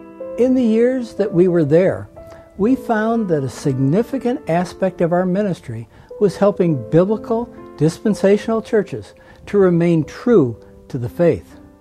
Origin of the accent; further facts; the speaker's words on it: Scotland, United Kingdom; I'm Scottish, by the way